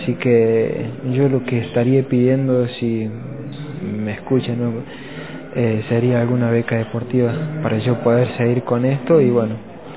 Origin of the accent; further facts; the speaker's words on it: Quines, San Luis, Argentina; Hola, sí, yo soy de Quines